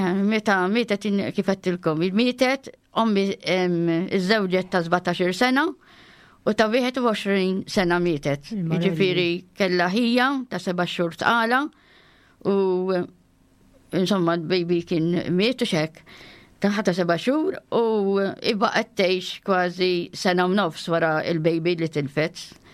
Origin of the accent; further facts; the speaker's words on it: Mosta, Northern Region, Malta; Jiena mill-Mosta, ġifieri twelit fil-1942.